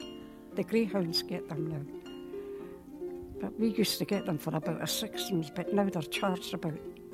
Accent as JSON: {"language": "English", "town": "Leith", "region": "Scotland", "country": "United Kingdom", "tie": "born or raised there", "said": "Bred in Leith."}